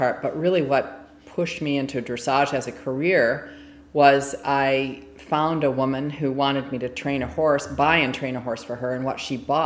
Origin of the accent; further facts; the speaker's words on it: Michigan, United States; Sure. I grew up in Michigan. My family lived in Michigan, and that's where I got my first exposure to horses.